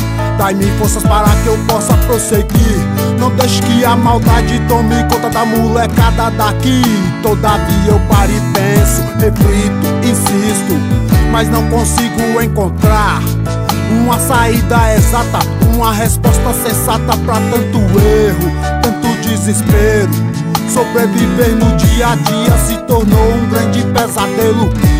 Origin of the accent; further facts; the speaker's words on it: Planaltina, Federal District, Brazil; nasci, me criei e tento sobreviver em Planaltina, cidade satélite de Brasília, um bairro violento como tantos outros, na periferia do Distrito Federal e do entorno